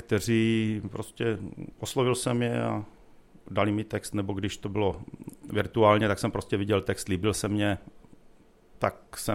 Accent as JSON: {"language": "Czech", "town": "Bystřice nad Perštejnem", "region": "Vysočina Region", "country": "Czechia", "tie": "born or raised there", "also_born_or_lived": "Nové Město na Moravě", "said": "No, jsem rodák z Nového Města, protože tam je nemocnica, ale jako pocházím z Bystřice nad Perštejnem. Bydliště mám Bystřice nad Perštejnem."}